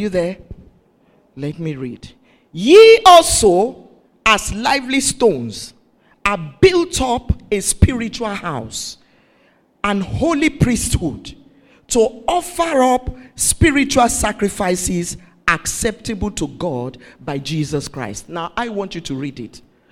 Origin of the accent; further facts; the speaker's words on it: Nigeria; So if you still believe that, well, I'm a Nigerian.